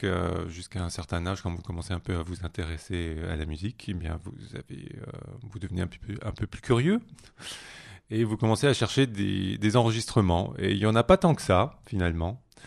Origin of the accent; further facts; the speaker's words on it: Strasbourg, Grand Est, France; Moi, je le connaissais puisque je viens de Strasbourg.